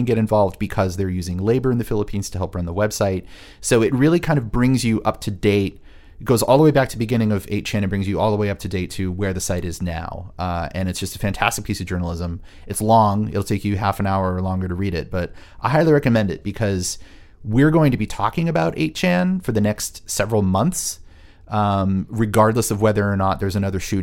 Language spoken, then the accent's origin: English; California, United States; Yes, Orange County, the hometown of Orange County, but specifically like Laguna Beach, Dana Point, Laguna Niguel.